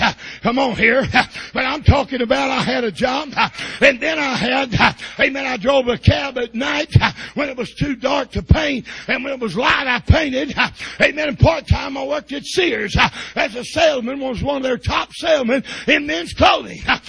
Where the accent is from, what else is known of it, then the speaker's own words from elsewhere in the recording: Muskogee, Oklahoma, United States; I come from … We didn't even know they had drugs.